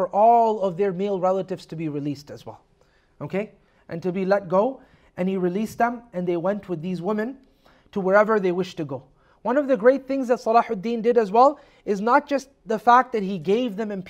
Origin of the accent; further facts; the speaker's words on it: Canada; I come from a Western country, I come from Canada, right?